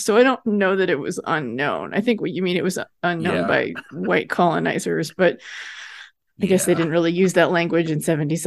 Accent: Lake Tahoe, United States; I grew up in Lake Tahoe, and I've spent a lot of time in Lake Tahoe

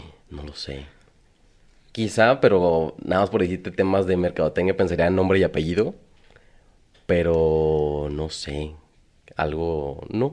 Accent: Guadalajara, Jalisco, Mexico; como tapatíos mochos

